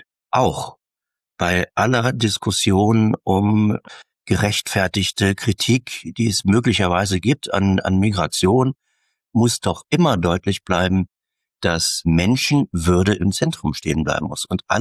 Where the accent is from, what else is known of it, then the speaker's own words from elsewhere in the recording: Lower Saxony, Germany; Ich bin in Niedersachsen zur Schule gegangen